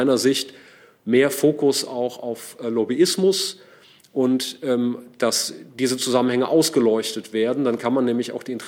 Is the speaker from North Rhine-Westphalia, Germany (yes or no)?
no; Hamburg, Germany; der ehemalige Bürgermeister aus meiner Heimatstadt, Ole von Beust